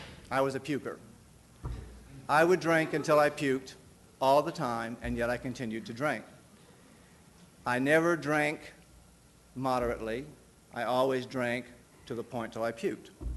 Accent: Texas, United States; I grew up in Texas, in a small community, mostly ranching.

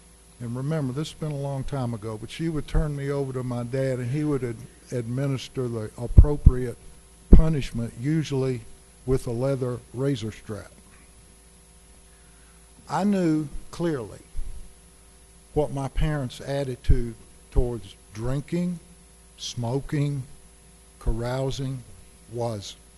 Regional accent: Richmond, Virginia, United States; I grew up in Richmond, Virginia. My father was a Presbyterian minister and a professor of theology at a Presbyterian seminary.

